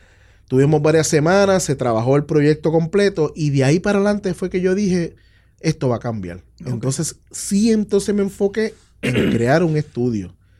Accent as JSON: {"language": "Spanish", "country": "Puerto Rico", "said": "Porque uno como puertorriqueño muchas veces minimiza ideas."}